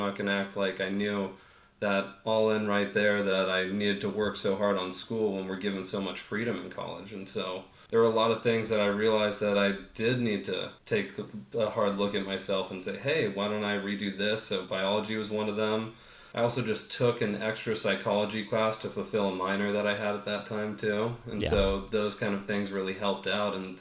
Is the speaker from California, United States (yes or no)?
yes; California, United States; so growing up in California, he's always been one of my favorite athletes.